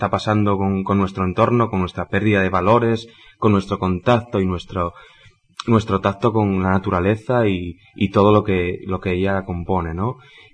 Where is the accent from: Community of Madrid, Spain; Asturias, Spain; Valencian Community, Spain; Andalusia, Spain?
Asturias, Spain; first language Asturian; Spanish is a second language; el asturiano es nuestra lengua materna, en realidad, y es con la que más cómodos nos sentimos